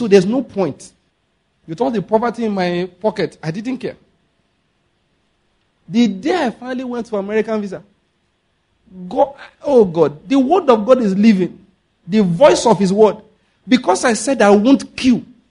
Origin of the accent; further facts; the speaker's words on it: Enugu, Enugu State, Nigeria; I said, listen, I come from Enugu.